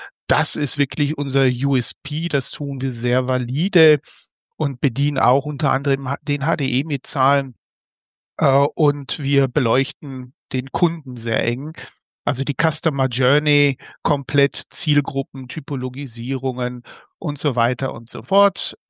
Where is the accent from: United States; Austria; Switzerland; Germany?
Germany; North Rhine-Westphalia; now in Cologne, Germany; ich bin kein Kölner. Ich komme aus dem Ruhrgebiet und bin nur geduldeter Rheinländer hier, seitdem ich beim IFH Köln arbeite.